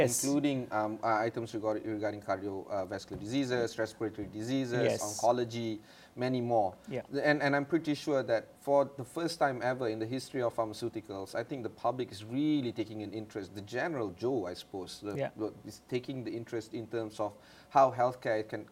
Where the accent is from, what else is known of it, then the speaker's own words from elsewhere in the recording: Malaysia; how do we, as the Malaysian people, try to understand a little bit better